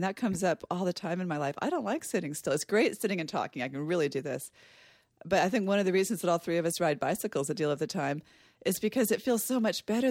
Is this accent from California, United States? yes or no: yes; California, United States; I grew up in Southern California. I like to be warm.